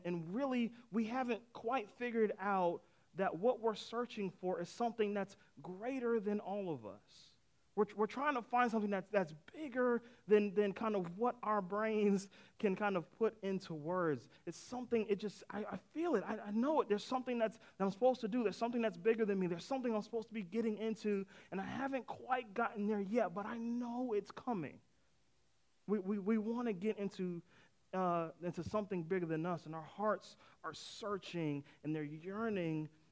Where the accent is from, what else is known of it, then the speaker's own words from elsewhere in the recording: Boston, Massachusetts, United States; I can think of right now, I'm from Boston, I can think of Boston.